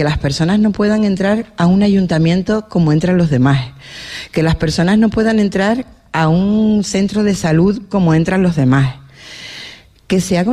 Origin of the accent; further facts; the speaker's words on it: Canary Islands, Spain; aunque vengo desde Tenerife, yo paso desde hace 35 años los veranos en Fuerteventura.